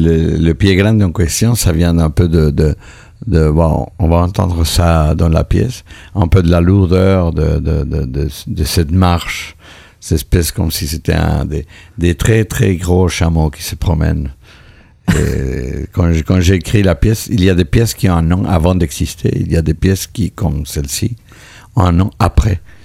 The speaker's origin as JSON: {"language": "French", "country": "Argentina", "tie": "born there", "also_born_or_lived": "Israel", "second_language": "French", "moved": "as an adult", "said": "Moi, je viens d'Argentine. Je suis né en Argentine il y a 51 ans, 1958. I was born in the 50s. Et j'ai quitté l'Argentine à 18 ans. J'ai passé un an et demi en Israël."}